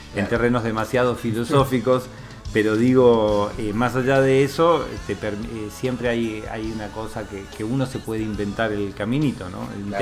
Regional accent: Buenos Aires, Argentina; Fue por azar, nací en Caballito, pero viví toda mi infancia en Saavedra.

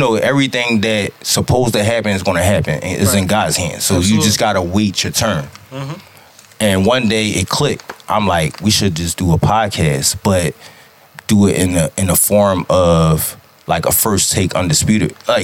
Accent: Philadelphia, Pennsylvania, United States; So we're all from West Philly, but different parts of West Philly.

